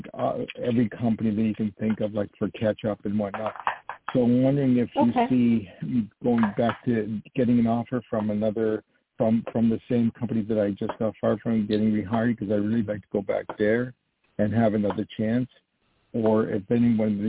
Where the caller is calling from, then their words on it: New York, United States; from New York.